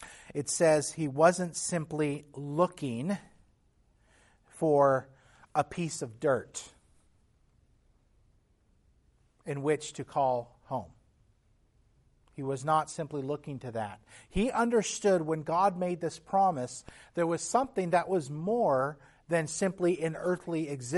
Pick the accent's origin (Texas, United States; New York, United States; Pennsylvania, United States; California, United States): Texas, United States; I'm also from Texas.